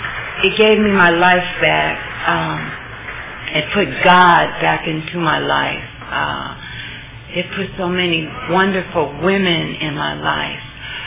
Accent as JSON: {"language": "English", "region": "California", "country": "United States", "said": "And I'm from Riverside County."}